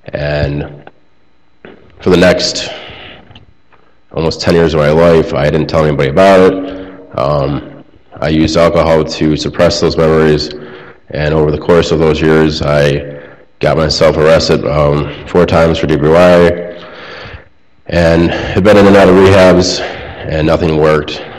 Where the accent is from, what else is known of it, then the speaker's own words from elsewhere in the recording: Cicero, New York, United States; I'm 31 years old. I'm from Cicero, New York.